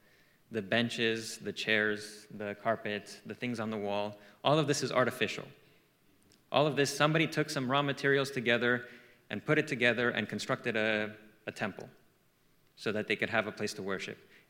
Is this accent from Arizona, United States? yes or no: yes; Arizona, United States; You all live in California. I'm from Arizona. Arizona is a bit wilder than California.